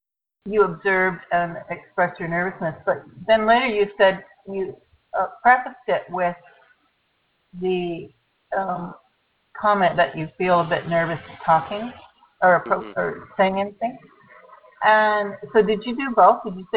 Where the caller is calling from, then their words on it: Chilliwack, British Columbia, Canada; I'm calling from Chilliwack in British Columbia. It's about an hour outside of Vancouver and about an hour north of Bellingham.